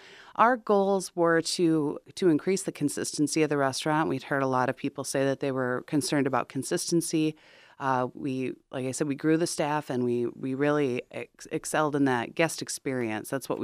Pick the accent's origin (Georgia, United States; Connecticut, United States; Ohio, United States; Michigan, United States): Michigan, United States; DeWitt; I've known Nick for 13 or 14 years back when he was a chef and we worked in Owosso. I'm from the DeWitt area. I actually graduated from here, this building, Commerce Arts and Sciences.